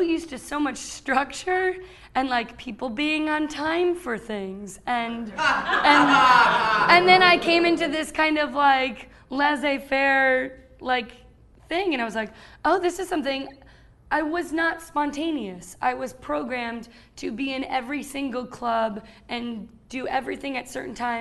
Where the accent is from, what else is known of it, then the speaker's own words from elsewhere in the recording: Long Island, New York, United States; from Long Island.